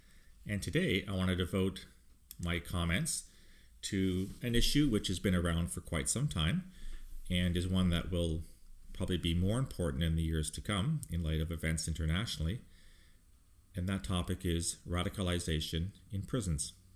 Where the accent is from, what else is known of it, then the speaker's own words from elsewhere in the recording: Canada; this is becoming quite the brouhaha south of the border, speaking as a Canadian.